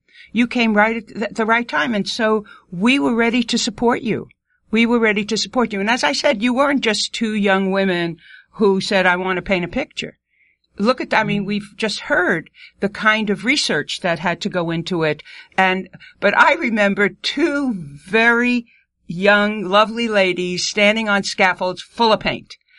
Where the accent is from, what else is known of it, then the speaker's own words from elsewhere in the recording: New York, United States; accent: New York; now in Ames, United States; I'll stand up, I mean, with my New York accent, I will stand up for Ames.